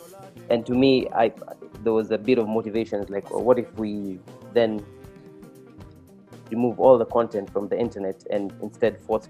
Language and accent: English; Kenya; Being Kenyan, whether directly or indirectly, you're part of the tourism industry.